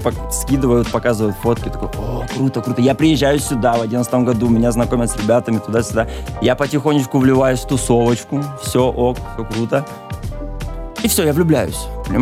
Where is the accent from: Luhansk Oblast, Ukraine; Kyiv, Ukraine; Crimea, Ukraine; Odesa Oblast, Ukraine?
Luhansk Oblast, Ukraine; Bryanka; moved away as an adult; Луганская область, город Брянка. И маленький такой шахтерский городочек. В 11-м году сюда приехал учиться.